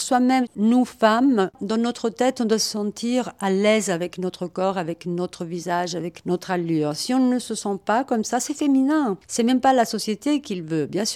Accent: Italy; French is a second language; now in Paris, France; Moi, je ne suis pas française, je le suis maintenant parce que j'ai demandé ma nationalité française, mais je suis italienne

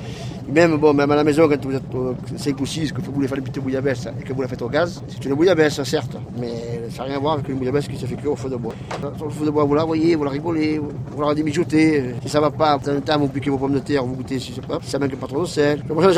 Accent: Marseille, Provence-Alpes-Côte d'Azur, France; Je suis marseillais, c'est pas la bouillabaisse. Bon, je suis atterri ici parce que je me suis marié ici.

